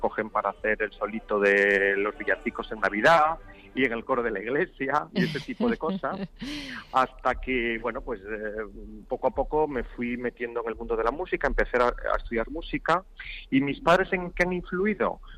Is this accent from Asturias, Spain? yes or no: yes; Salinas, Asturias, Spain; estoy en Asturias, en Castrillón, en mi tierra además, muy cerca de Salinas, de donde yo soy, de donde viven mis padres